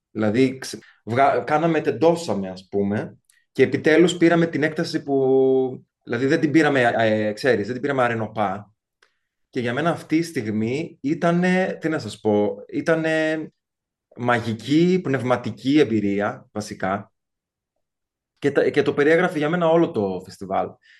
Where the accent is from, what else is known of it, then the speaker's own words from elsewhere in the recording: Heraklion, Crete, Greece; εγώ μεγάλωσα στο Ηράκλειο, όλα αυτά τα μέρη τα έχω περπατήσει εκατομμύρια, δισεκατομμύρια φορές